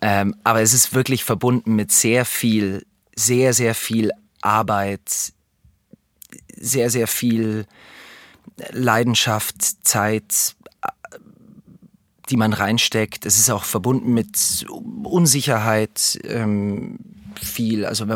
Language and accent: German; Augsburg, Bavaria, Germany; ich mag Landshut, ich fühle mich hier total wohl. Und es hat auch eine Nähe zu Augsburg, was ich schön finde, weil es meine Heimat ist. Und so bin ich hier gelandet, genau, vor 3 Jahren.